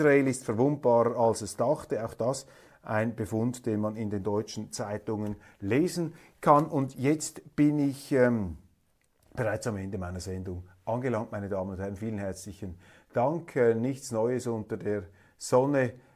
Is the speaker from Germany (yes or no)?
no; Switzerland; Als Schweizer sage ich einfach